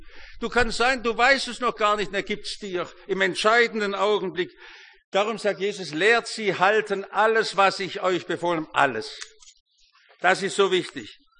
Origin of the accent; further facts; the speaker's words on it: Germany; wir sind ja Deutsche